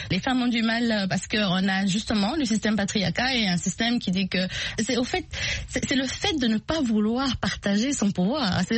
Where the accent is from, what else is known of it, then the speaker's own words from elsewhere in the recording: DR Congo; chez moi, en République démocratique du Congo